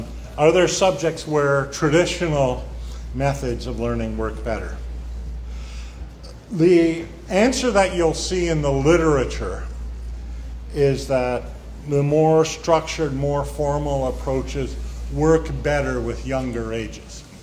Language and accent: English; Canada; as a Canadian, I have been a victim of language learning.